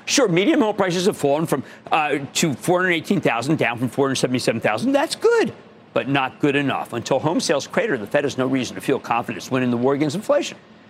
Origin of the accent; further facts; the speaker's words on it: Pennsylvania, United States; I'm going to Keith, my home state of Pennsylvania.